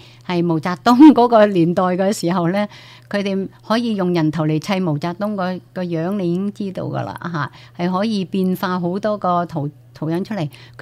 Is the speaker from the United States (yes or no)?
no; China; 我哋身为中国人咧，睇到我哋中国咧系可以做到咁大场面嘅铺排啊